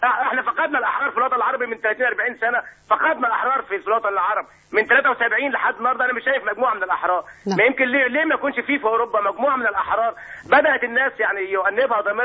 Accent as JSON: {"language": "Arabic", "country": "Egypt", "said": "لأن إحنا عندنا في مصر الحياة حلوة والشمس ساطعة والدنيا خضرة"}